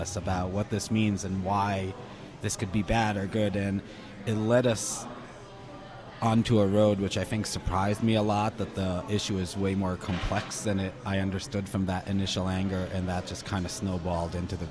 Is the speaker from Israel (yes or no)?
yes; Israel; Hunting was very foreign to me growing up in Israel